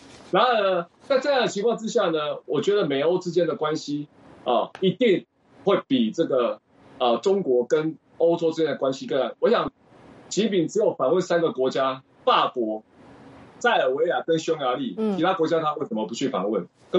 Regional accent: Taiwan

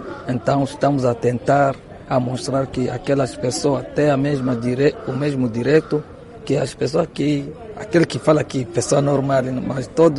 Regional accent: DR Congo; now in Mozambique; os braços que aconteceu por causa do recrutamento no grupo do rebelde lá na minha terra, em Congo.

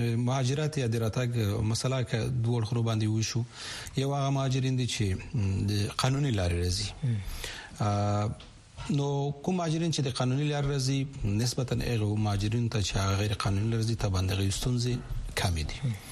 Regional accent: Khost, Afghanistan; also born or lived in Pakistan; زه د خوست ولایت يم د خوست د لکنو د بدی خېلو په کلی کې پیدا شوم ابتدایي زده کړې مې مهاجرت په کلونو کې کړې وې

